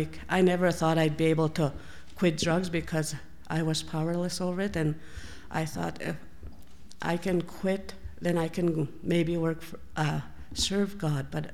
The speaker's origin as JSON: {"language": "English", "town": "Gift Lake", "region": "Alberta", "country": "Canada", "said": "I'm from Gift Lake. It's a Métis community, and it's about 1,000 people there."}